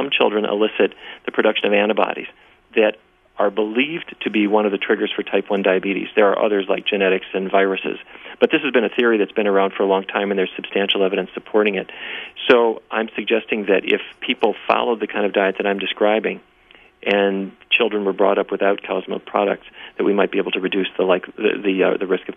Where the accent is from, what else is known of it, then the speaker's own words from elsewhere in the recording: Fargo, North Dakota, United States; personally, I grew up in Fargo, North Dakota, so I ate roast beef, baked potatoes, and corn every day of my life.